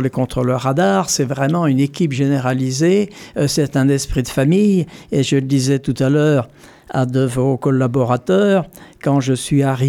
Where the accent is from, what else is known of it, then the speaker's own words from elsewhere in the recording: Brittany, France; Je suis breton d'abord